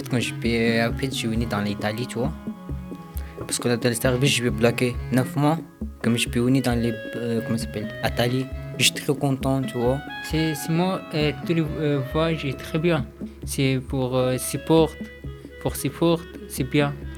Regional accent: Afghanistan; French is a second language; moved away; Je viens d'Afghanistan, à Turquie.

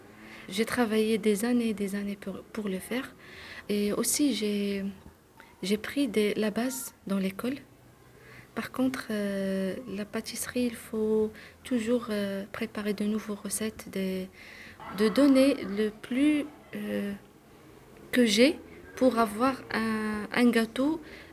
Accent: Morocco; French is a second language; moved away as an adult; now in France; j'ai 37 ans, je suis une maman de trois enfants, je suis marocaine, je suis sur le territoire la fin d'année de 2019.

